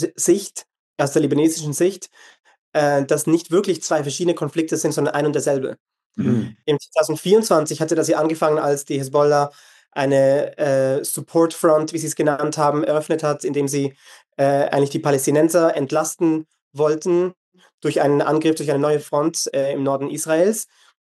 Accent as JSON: {"language": "German", "country": "Switzerland", "lives_now": "Lebanon", "said": "Ich bin Schweizer"}